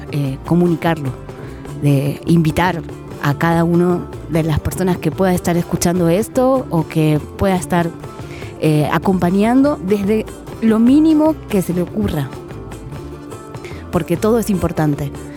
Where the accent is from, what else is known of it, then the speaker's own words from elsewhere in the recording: Buenos Aires, Argentina; vengo de Buenos Aires, Argentina, de la Pampa Húmeda.